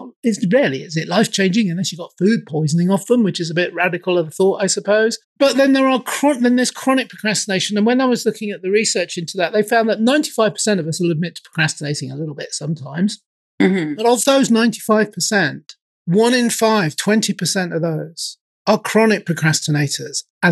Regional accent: England, United Kingdom; I'm obviously English

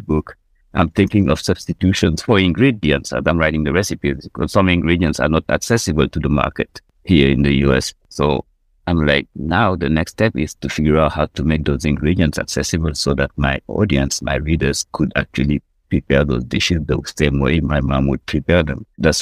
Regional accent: Senegal; And I'm from Senegal, where it's a gender-based activity. The cooking is like the women, the secret of the women.

